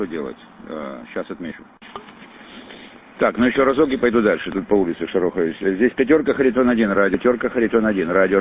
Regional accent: Crimea, Ukraine; Я крымчанин сам.

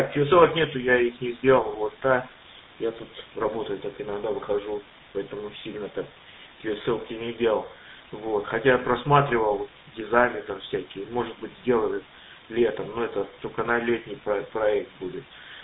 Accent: Russia; now in United States; Нет, я из России, но я прожил очень долго, сколько, 23 года здесь

